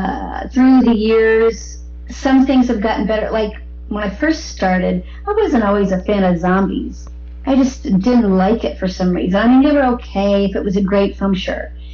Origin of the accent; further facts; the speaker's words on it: Florida, United States; also born or lived in North Carolina / Wisconsin / Illinois; now in Los Angeles, United States; Yes, I came to L.A. from Florida, actually. I have a lot of family here. And I was born in North Carolina. I lived in Wisconsin and Illinois. Then we moved to Florida. But I moved to L.A. from Florida.